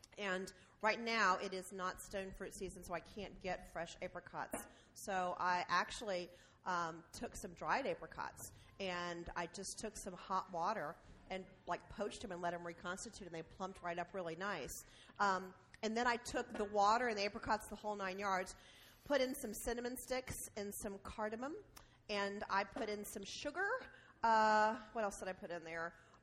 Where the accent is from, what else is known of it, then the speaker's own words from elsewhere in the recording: Georgia, United States; We're going to do a little yogurt with that and some candied pecans because we're from Georgia.